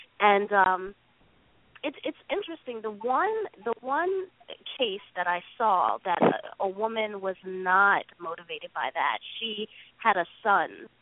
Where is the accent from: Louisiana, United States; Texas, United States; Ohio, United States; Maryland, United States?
Maryland, United States; Baltimore; growing up in Baltimore, and just being able to explore the parts of humanity